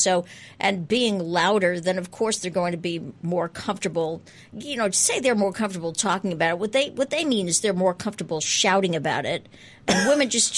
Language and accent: English; United States; it's something that I, as an American, am concerned about.